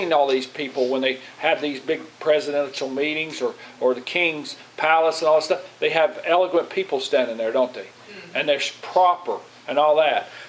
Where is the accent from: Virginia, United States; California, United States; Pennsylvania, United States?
Virginia, United States; accent: Southwest Virginia; I didn't want to sound like I was from Southwest Virginia.